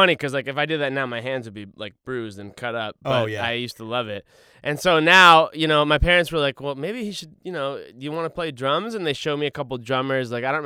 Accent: Boston, Massachusetts, United States; So, but yeah, I'm from Boston. Boston's always will be my home at heart.

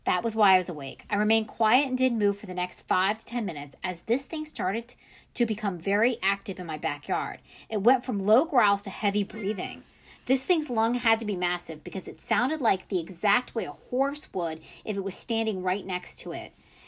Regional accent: Maryland, United States; So, I grew up in Maryland, so this is kind of, you know, near where I grew up.

